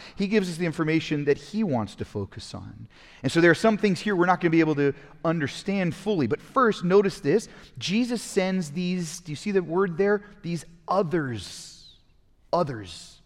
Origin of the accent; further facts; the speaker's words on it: Pasadena, California, United States; I grew up in Pasadena, so we would go to the Rose Parade.